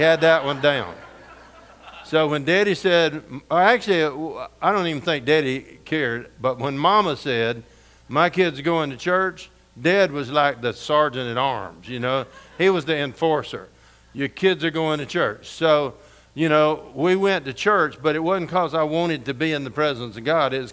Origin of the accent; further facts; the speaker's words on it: Georgia, United States; And in those days in the Bible Belt, I grew up in Georgia.